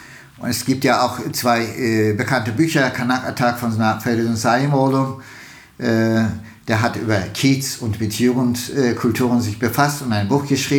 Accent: Istanbul, Turkey; German is a second language; also born or lived in Ulm; now in Frankfurt, Germany; Ich bin zwar ein schönste Stadt der Welt aufgewachsen in Istanbul und kam ich auch nach Ulm und war mir zu klein und dann kam ich nach Frankfurt, war mir auch klein, aber Frankfurt ist eine Stadt, man liebt sie im zweiten Blick und ich lebe gerne hier

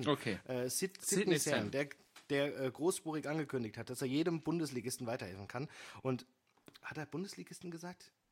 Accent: Frankfurt, Hesse, Germany; Dafür sind wir Frankfurter bekannt.

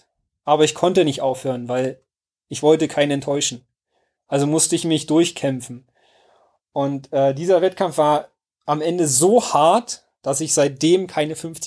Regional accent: Werder, Brandenburg, Germany; Also ich komme aus Werder.

